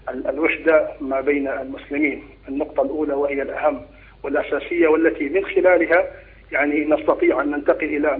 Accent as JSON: {"language": "Arabic", "country": "Saudi Arabia", "said": "أن عندنا في السعودية هناك تقسيم ما بين الحاضرة وما بين البادية"}